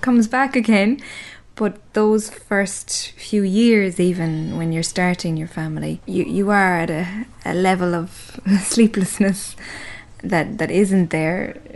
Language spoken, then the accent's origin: English; Killarney, County Kerry, Ireland; I'm from Killarney.